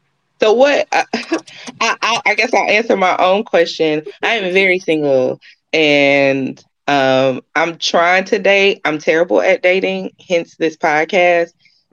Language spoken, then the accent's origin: English; the South, United States; Of course I can cook. I'm from the South.